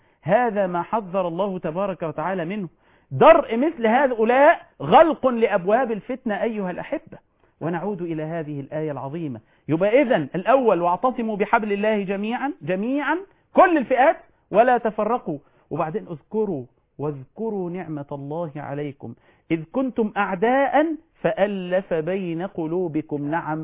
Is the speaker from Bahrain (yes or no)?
no; Egypt; بلدنا مصر